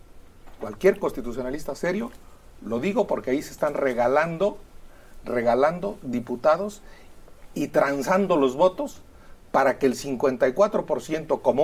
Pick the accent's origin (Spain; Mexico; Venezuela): Mexico; Michoacán; aguantadores sí somos los michoacanos, presidente.